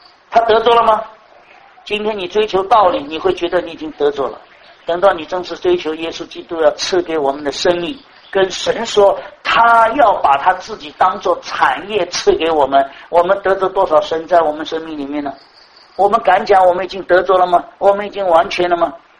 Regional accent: China; 因为我们中国人的知道晓得哈，不太一样，对不对？

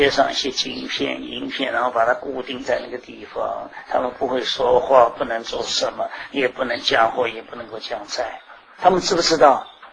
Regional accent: China; 我们中国人今天讲畜类是骂人的话

